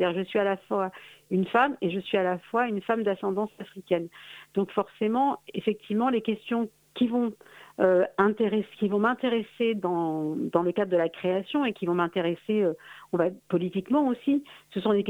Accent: Le Havre, Normandy, France; mes racines sont aussi normandes. Je suis du Havre, moi, à l'origine, même de Gonfreville-l'Orcher.

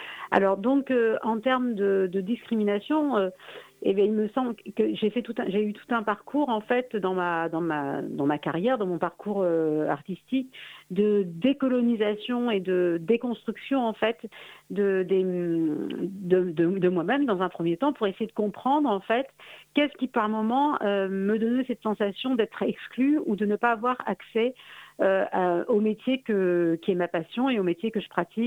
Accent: Le Havre, Normandy, France; mes racines sont aussi normandes. Je suis du Havre, moi, à l'origine, même de Gonfreville-l'Orcher.

